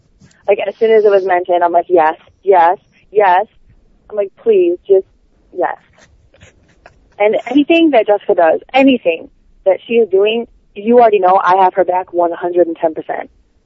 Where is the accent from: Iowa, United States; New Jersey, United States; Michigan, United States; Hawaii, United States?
Michigan, United States; Detroit; The Midwest is not just Ohio. I'm from Detroit. I do not live in Ohio, no, so I don't know anything about any farms, okay?